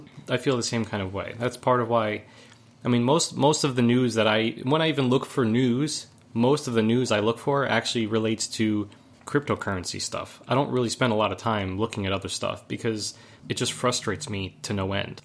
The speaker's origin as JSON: {"language": "English", "country": "United States", "said": "I mean, obviously, being an American and, like, listening to the American media"}